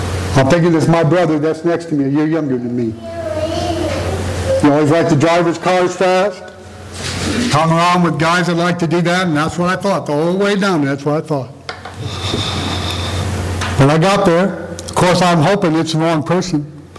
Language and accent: English; Indiana, United States; I get off the plane, I get on the bus, drives me to my hometown in northern Indiana.